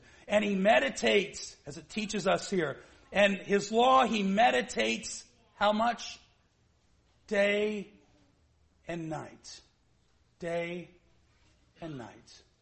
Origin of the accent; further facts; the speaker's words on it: Canada; Maybe it's because I'm Canadian.